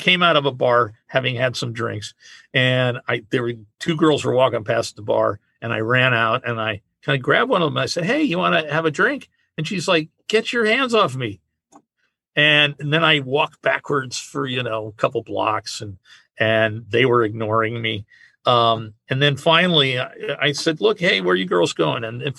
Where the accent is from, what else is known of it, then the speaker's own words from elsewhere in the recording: New York, United States; We talked about, cause I came from New York.